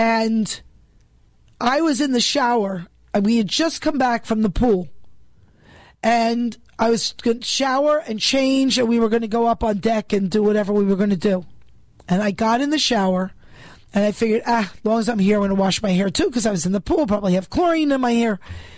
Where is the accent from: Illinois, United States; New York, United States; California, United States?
New York, United States; New York City; I grew up in New York City. We had summertime water shortages.